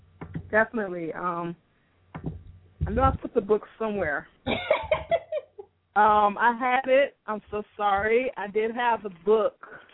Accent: Miami, Florida, United States; now in Atlanta, United States; I am originally from South Florida. I was born in Miami. I recently relocated to Atlanta a couple of months ago

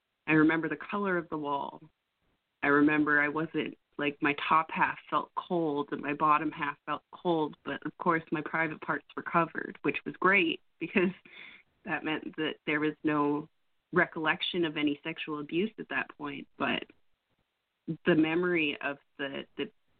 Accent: Canada; I am 27. I come from Canada.

